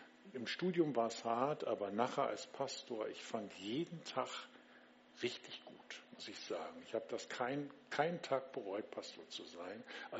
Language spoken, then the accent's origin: German; Lower Saxony, Germany; Also gelebt habe ich, aufgewachsen bin ich in der Nähe von Bückeburg, das liegt in Niedersachsen, gar nicht so weit hier. Also Schaumburger Land, dann habe ich studiert in Hamburg, Theologie